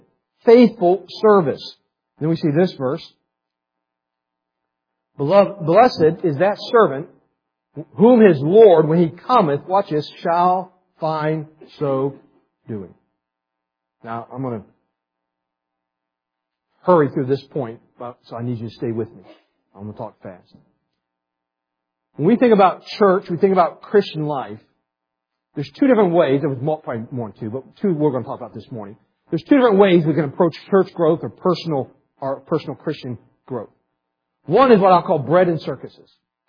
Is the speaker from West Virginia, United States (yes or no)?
yes; West Virginia, United States; Okay, I'm from West Virginia, so I mean this in all love and affection.